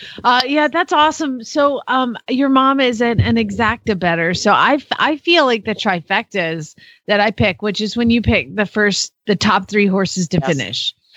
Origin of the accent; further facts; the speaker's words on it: Atlanta, Georgia, United States; No, I'm from Atlanta. Racing is illegal in Georgia.